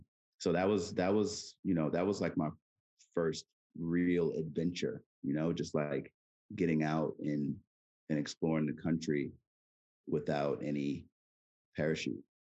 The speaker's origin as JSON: {"language": "English", "town": "Queens", "region": "New York", "country": "United States", "tie": "born or raised there", "said": "what I was doing in elementary school when I was growing up in Queens."}